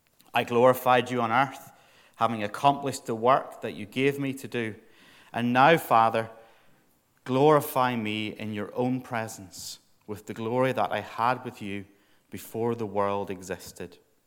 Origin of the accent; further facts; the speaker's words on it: Northern Ireland, United Kingdom; Although I'm from Northern Ireland and we're really not that much better.